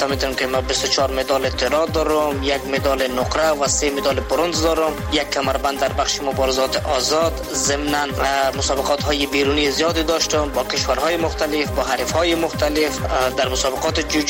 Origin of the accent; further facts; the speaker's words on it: Afghanistan; اولین فایتر افغانستان از افغانستان هستم